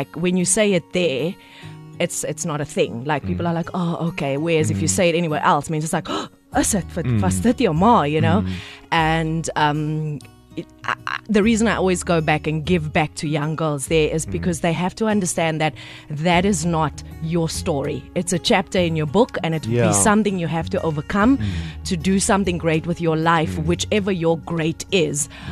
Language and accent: English; Eldorado Park, Gauteng, South Africa; Yeah, I grew up in Eldorado Park.